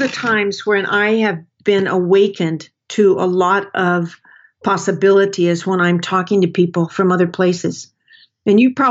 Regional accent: Portland, Oregon, United States; I grew up in Portland, Oregon. I consider Portland my home.

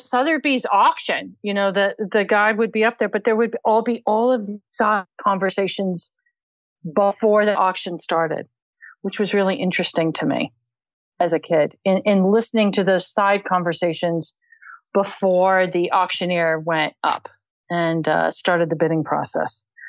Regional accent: Fort Worth, Texas, United States; So I grew up outside of Fort Worth, Texas.

